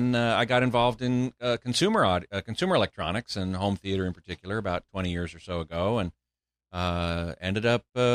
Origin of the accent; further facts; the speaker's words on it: Burbank, California, United States; In fact, my hometown.